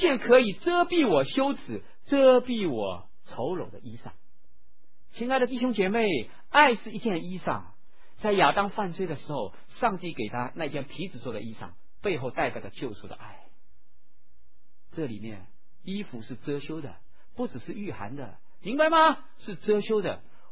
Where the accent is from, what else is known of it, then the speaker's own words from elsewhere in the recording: Shanghai, China; 我不知道我们上海人说毛脚女婿